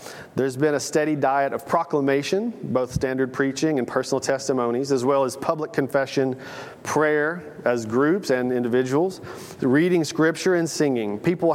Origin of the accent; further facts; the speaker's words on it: Tennessee, United States; I come from Middle Tennessee, by the way, so it's a different world, lovely world.